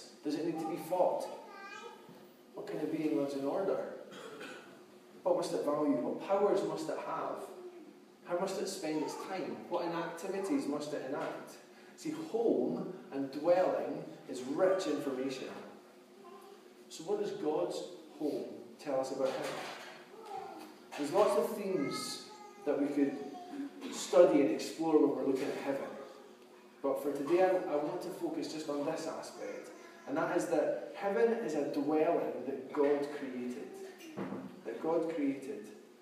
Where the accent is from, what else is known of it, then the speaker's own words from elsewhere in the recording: Dundee, Scotland, United Kingdom; So I'm from Dundee.